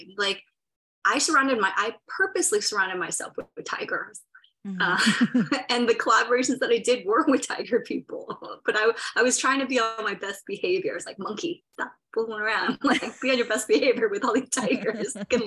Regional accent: New York, United States; I don't have a driver's license. I'm a New Yorker.

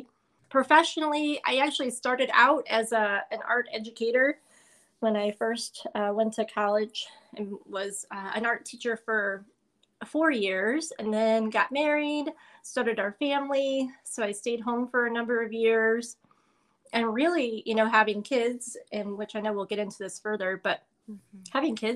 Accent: Illinois, United States; moved away as an adult; Personally, I was born and raised in Illinois and remained there up until 2018, so the majority of my life in Illinois.

